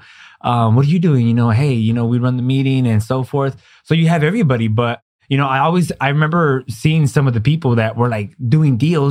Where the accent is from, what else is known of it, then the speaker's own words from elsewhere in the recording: Palm Springs, California, United States; I'm from Palm Springs.